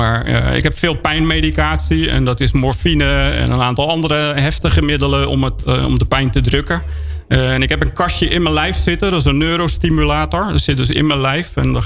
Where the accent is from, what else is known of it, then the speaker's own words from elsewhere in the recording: Netherlands; wat wij als Nederlanders denk ik moeten willen